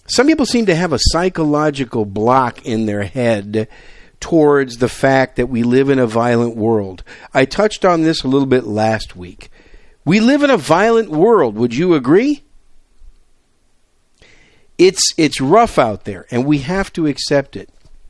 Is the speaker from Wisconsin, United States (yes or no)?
yes; Wisconsin, United States; most of you know my home state's Wisconsin. I'm a cheesehead.